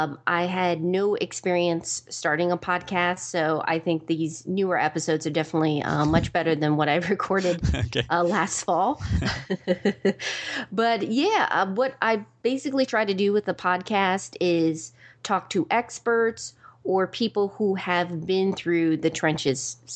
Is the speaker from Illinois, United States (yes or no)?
no; New York, United States; born there; also born or lived in Georgia / Maryland / Virginia; now in Raleigh, United States; I consider myself an East Coast girl. I was born in New York, lived in Georgia, Maryland, Virginia, and now I'm in Raleigh, North Carolina.